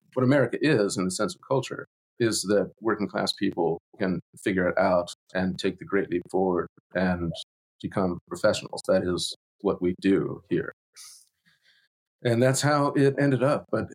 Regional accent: Harrisburg, Pennsylvania, United States; From around Harrisburg, Pennsylvania.

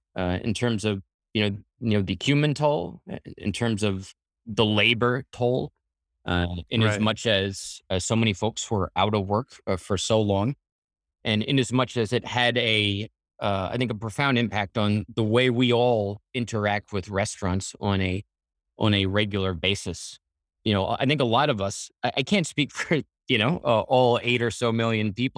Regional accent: New York, United States; I can call it my native Hell's Kitchen, though I grew up in Long Island.

